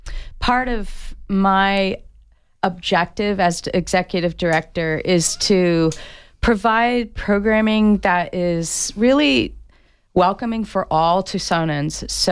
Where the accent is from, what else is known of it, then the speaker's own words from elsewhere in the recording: Southwest, United States; I grew up in the Southwest.